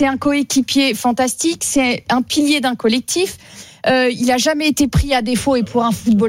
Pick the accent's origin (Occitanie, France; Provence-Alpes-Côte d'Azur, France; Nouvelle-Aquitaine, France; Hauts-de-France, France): Hauts-de-France, France; je suis beaucoup plus légitime que toi en tant que nordiste versus un bordelais